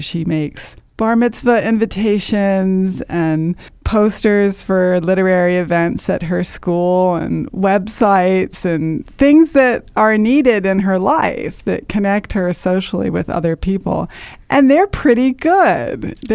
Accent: Baltimore, Maryland, United States; I grew up in Charles Village near the Hopkins Homewood campus

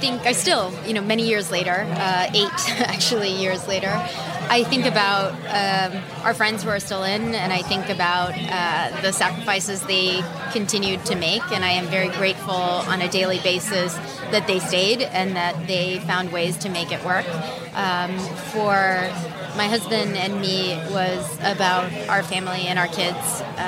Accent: Miami, Florida, United States; He said, "Where did you grow up?" I said, "I grew up in Miami."

